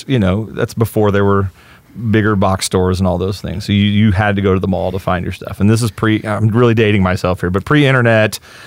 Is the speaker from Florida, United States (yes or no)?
no; Claremore, Oklahoma, United States; I mean, we're from Claremore. We're 25 miles ish from downtown Tulsa.